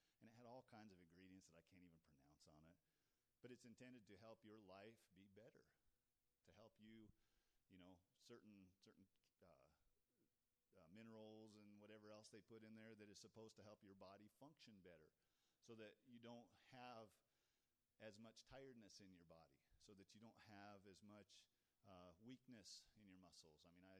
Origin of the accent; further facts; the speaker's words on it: Wyoming, United States; also born or lived in Texas; And growing up in Wyoming, to move to that was amazing.